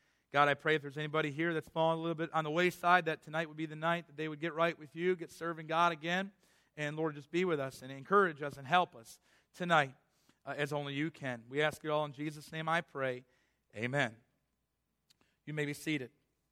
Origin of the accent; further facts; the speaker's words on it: United States; But we're Americans, and we have the freedoms to worship, and we're thankful for that.